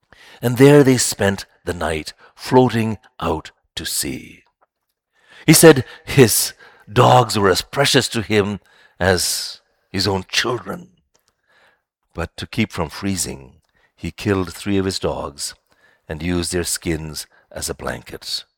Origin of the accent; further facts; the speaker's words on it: Ghana; I remember as a kid growing up in Ghana, as a teenager